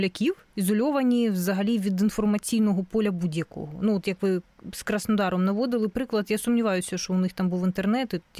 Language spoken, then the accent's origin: Ukrainian; Luhansk Oblast, Ukraine; я сама з Луганщини